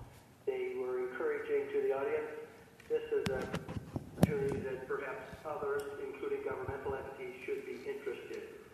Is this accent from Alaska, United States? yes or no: yes; Juneau, Alaska, United States; I'm from Juneau